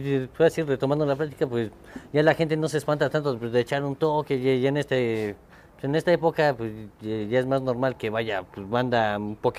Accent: San Martín Texmelucan, Puebla, Mexico; yo soy de allá de San Martín, Texmelucan

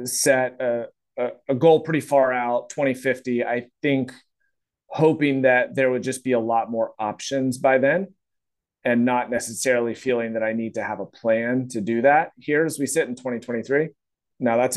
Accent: Virginia, United States; I'm from Virginia, got my degree from Virginia Tech. So that's kind of part of the country I'm from.

